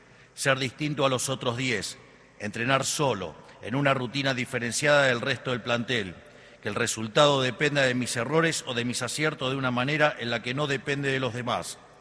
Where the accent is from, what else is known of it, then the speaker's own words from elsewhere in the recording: Argentina; quiénes somos como argentinos. Un pueblo creativo y trabajador